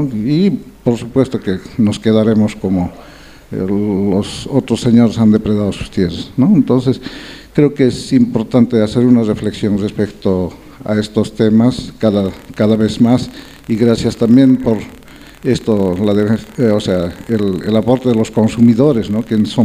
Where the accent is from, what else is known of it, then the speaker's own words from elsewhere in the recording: Santa Cruz, Bolivia; also born or lived in Oruro; cruceño, pero nacido en Oruro. Muchos años viviendo aquí, he estado recorriendo todo Santa Cruz, de pueblo en pueblo